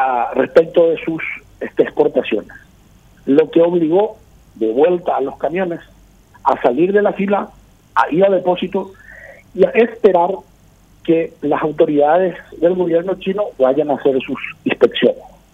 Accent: Paraguay

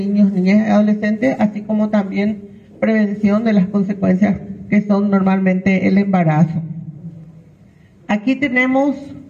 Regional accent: Paraguay; nosotros como paraguayos tenemos que demostrar que no somos caníbales

